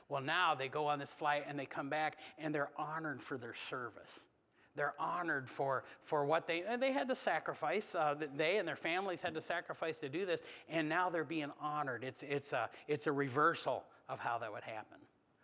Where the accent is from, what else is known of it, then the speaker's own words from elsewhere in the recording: United States; I don't have a hometown. I'm just an American, I guess.